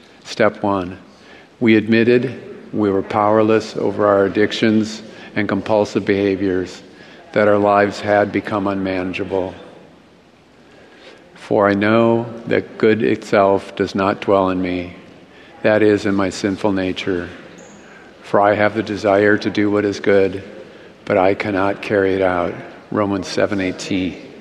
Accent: Minnesota, United States; my favorite team is the Vikings because I grew up in Minnesota.

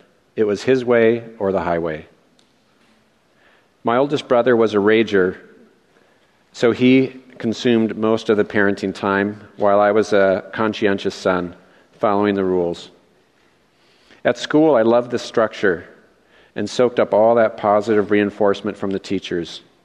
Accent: Minnesota, United States; born there; I was born in Minnesota, the middle child of five, and our neighborhood had dozens of other children

